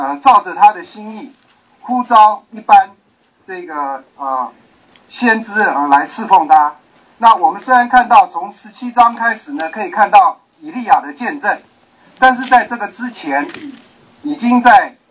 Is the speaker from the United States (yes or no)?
no; Canada; 我是加拿大的